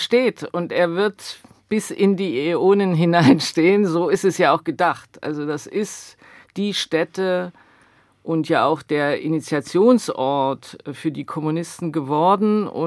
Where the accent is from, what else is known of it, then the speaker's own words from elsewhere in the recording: East Germany, Germany; wir sind als Ostdeutsche sozusagen die Nachkommen